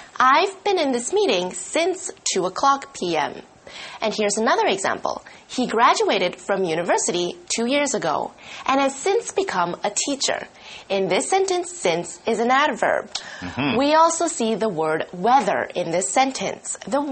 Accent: Canada; Both Mike and I live abroad because we are from Canada.

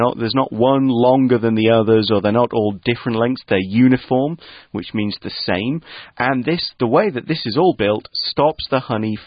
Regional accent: United Kingdom; Notice how I, as a British person, pronounce that word slightly differently.

